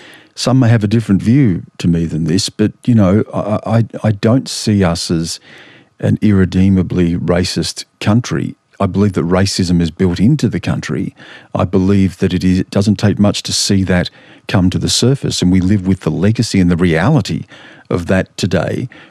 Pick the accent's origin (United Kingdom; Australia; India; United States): Australia; When I talk about being an Australian, it's an Australia that I enter through the eyes of my Wiradjuri and Gummeroi and Dharawal ancestors and my Irish ancestry.